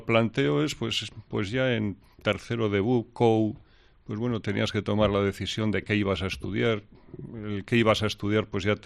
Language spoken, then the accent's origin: Spanish; Pamplona, Navarre, Spain; born there; yo nací en Pamplona. Pues ya hace bastantes años, tantos como 58.